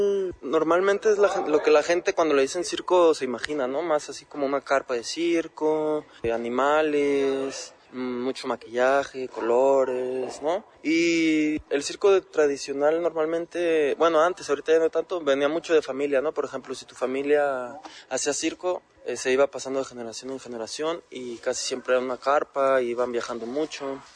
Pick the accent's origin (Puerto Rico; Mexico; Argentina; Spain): Mexico; also born or lived in Portugal; Somos mexicanos casi todos, pero yo junto con mi compañera María Gamero formamos la compañía cuando vivimos en Portugal un tiempo.